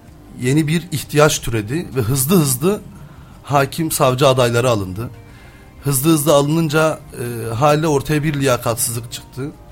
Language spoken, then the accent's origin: Turkish; Mardin, Turkey; now in Adana, Turkey; 30 yaşındayım. Mardinliyim. Orada doğup büyüdüm. Adana'da hukuk fakültesini kazandım.